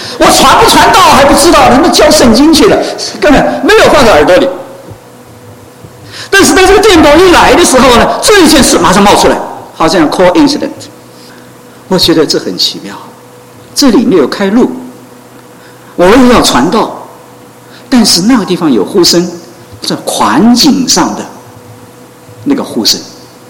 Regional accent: Guangdong, China; also born or lived in Hong Kong; 我是广东人，我学经济，我没有信主以前很想做生意，

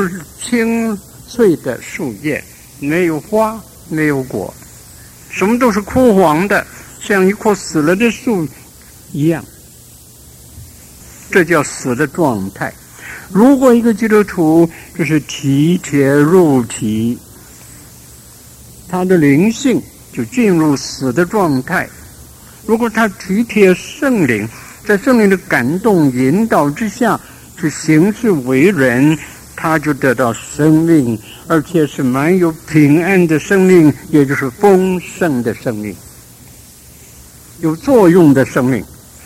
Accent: Qingdao, Shandong, China; 我是在山东青岛长大，冬天的时候青岛相当冷。

